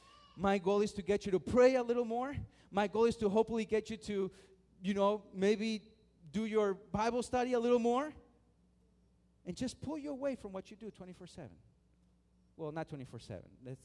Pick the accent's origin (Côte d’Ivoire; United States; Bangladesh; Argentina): Argentina; I was raised and born in Argentina, a place of questionable morality, you could say.